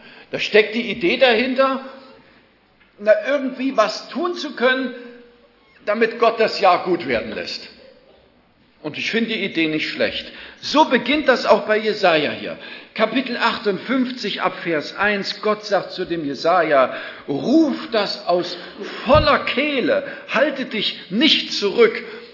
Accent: Zwickau, Saxony, Germany; In der Gemeinde bei uns zu Hause in Zwickau

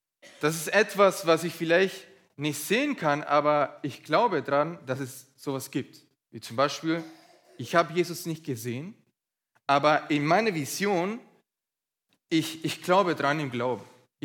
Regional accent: Chile; ich komme aus Chile und in Chile war ich in einer Schweizer Schule, von klein auf.

